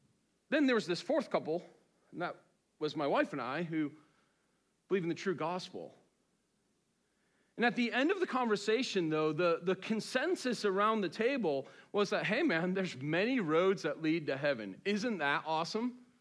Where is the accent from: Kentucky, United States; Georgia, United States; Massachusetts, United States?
Massachusetts, United States; Boston; My grandmother, I'm Irish, from Boston. My parents got saved just before I was born.